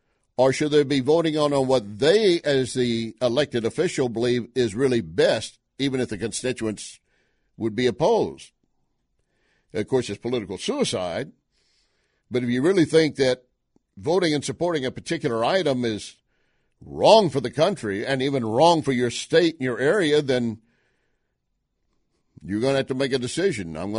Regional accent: Texas, United States; I mean, I am from Texas, so I have a BS degree.

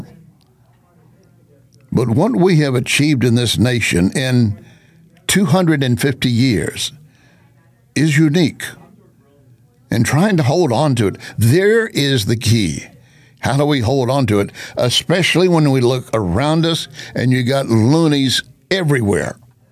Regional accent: Texas, United States; it reminded me of something I grew up with in Texas.

